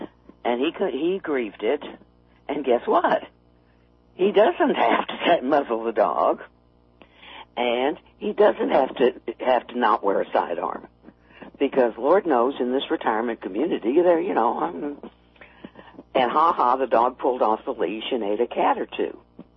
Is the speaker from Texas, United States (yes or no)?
yes; Texas, United States; now in Tucson, United States; I'm from Texas, and I always say I sort of live in the Austin of Arizona.